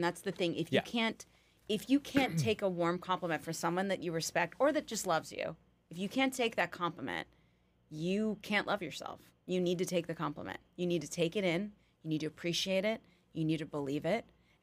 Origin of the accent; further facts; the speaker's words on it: the South, United States; I'm from the South.